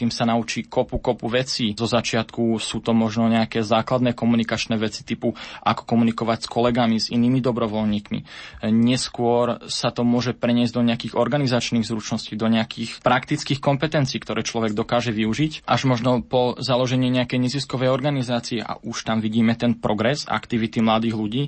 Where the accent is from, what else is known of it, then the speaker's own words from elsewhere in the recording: Rimavská Sobota, Banská Bystrica Region, Slovakia; pochádzam z Rimavskej Soboty. To vlastne región na južnom Slovensku, ktorý ja si myslím, že všetkým dosť známy.